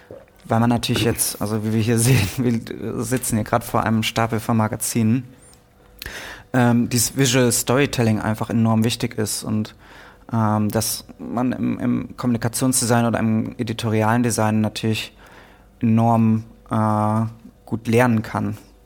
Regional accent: Münster, North Rhine-Westphalia, Germany; Ja, meine Heimatstadt.

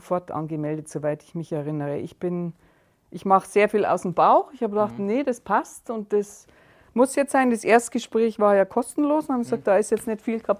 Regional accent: Oberhausen, Bavaria, Germany; bin 62 Jahre alt, komme aus Oberhausen, Landkreis Weilheim, aus dem schönen Oberbayern.

